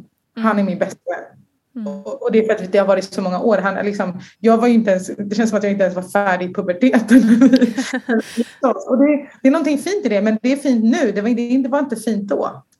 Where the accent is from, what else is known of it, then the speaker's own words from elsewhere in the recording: Sweden; han var en kille från Marocko, jag är en tjej från Sverige. Vi har helt olika uppväxt.